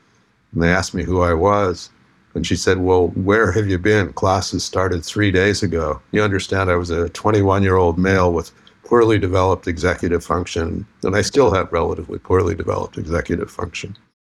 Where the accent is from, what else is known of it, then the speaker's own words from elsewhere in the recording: Winnipeg, Manitoba, Canada; I was a kid who grew up in Winnipeg, Manitoba. I'm still Canadian.